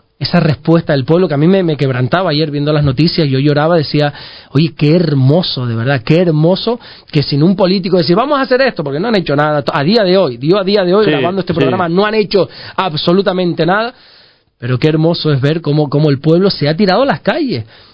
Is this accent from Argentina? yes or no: no; Salamanca, Castile and León, Spain; born there; yo nací en Salamanca también, pero de un pueblo que se llama Fuente la Peña